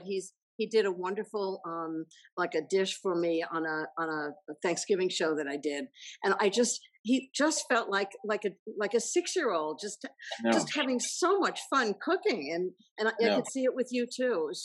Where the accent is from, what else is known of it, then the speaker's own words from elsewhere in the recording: Connecticut, United States; Yeah, and I grew up like a half a mile in Connecticut from Bedford.